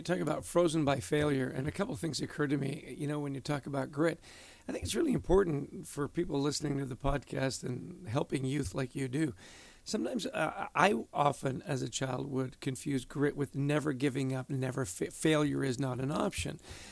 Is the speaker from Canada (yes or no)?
yes; Canada; Adrian and I grew up in Canada.